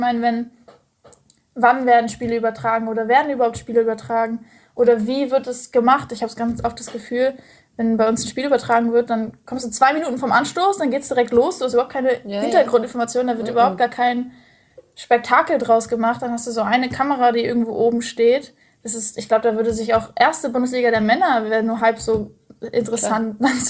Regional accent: Hesse, Germany; aus der Nähe von Frankfurt, ich wollte eigentlich nie zurück nach Hause, aber ich muss sagen, es hat mir auch gut getan, sozusagen Deutschland auch wieder schätzen zu lernen.

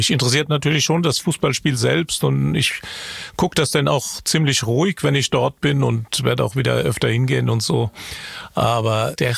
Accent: Worms, Rhineland-Palatinate, Germany; now in Hamburg, Germany; Nee, das mit Worms ist jetzt auch Vergangenheit. Also das ist halt meine Heimatstadt, wo ich herkomme und wo ich immer gerne zurückfahre. Aber ansonsten ist Hamburg schon meine Heimat geworden

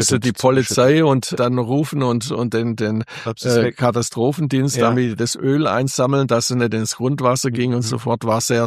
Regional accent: Biberach, Baden-Württemberg, Germany; bin ich ja in Biberach groß geworden, als ich 1972 aus dem Studium zurückkam und die Kinos von meinen Eltern weiterführte

